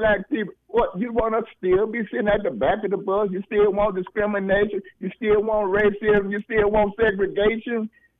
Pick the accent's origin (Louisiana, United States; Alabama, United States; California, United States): Alabama, United States; Prichard; I'm from Pritchard, Alabama, Happy Hill, Alabama.